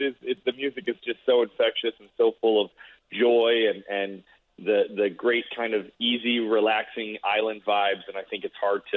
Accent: Chicago, Illinois, United States; that year-long tour right here in my hometown of Chicago

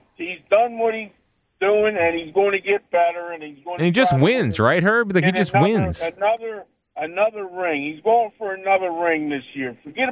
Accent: Philadelphia, Pennsylvania, United States; He says that when he hears that I'm from Philadelphia, right away, you know what he said to me?

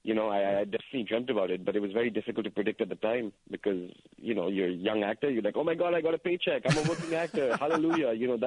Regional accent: New Delhi, Delhi, India; now in United States; You know, I'm this kid from New Delhi, India. A lot of people don't know that I grew up my whole life in India.

